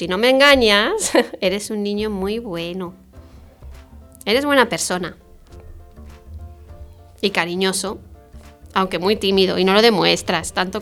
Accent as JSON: {"language": "Spanish", "town": "Yecla", "region": "Region of Murcia", "country": "Spain", "tie": "born or raised there", "said": "siempre luego nos íbamos a Yecla, que está en Murcia, que es mi pueblo."}